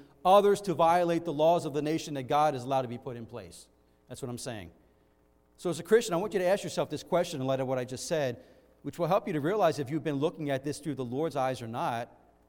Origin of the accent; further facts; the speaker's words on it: United States; When I, as an American, went to Honduras 15 years ago as a foreign missionary